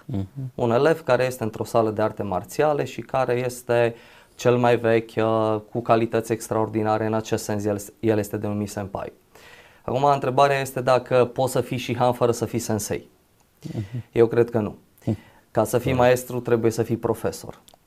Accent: Zalău, Sălaj County, Romania; 40 de ani împliniți, prin mila Domnului, 2 copii. Sunt din Zalău, locuiesc în Zalău.

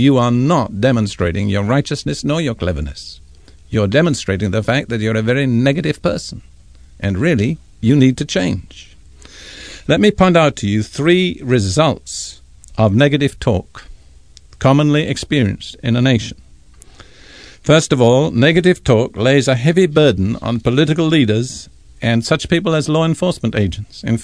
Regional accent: India; born there; also born or lived in United Kingdom; I was born in India. I was educated in Britain. Before I was 20, I'd visited nearly all the nations of Western Europe. Since then, I've visited more nations than I care to count. I speak probably 8 or 10 languages.

